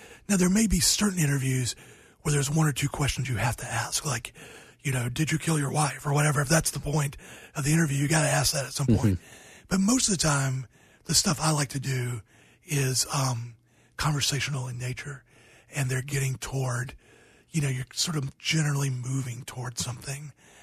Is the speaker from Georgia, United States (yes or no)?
yes; Georgia, United States; From my home state of Georgia, yeah.